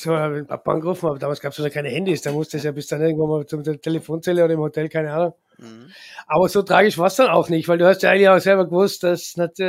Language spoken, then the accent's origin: German; Austria; Als Österreicher, der Österreicher geht einfach noch gerne ins Wirtshaus